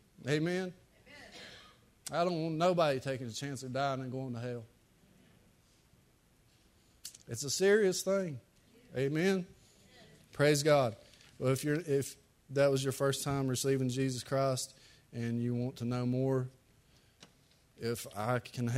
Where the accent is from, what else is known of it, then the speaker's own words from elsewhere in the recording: North Carolina, United States; now in Buncombe County, United States; y'all know I come from Haywood County, and I live in Buncombe County, and I've always had this big debate about where I grew up.